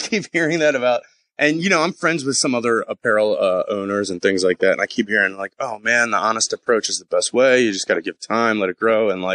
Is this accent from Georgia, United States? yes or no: no; Baltimore, Maryland, United States; also born or lived in West Coast; now in New Jersey, United States; I'm from Baltimore City. I'm straight Baltimore to the bone for all the good and bad that encompasses. And I lived on the West Coast for a while, and now I am in New Jersey for work.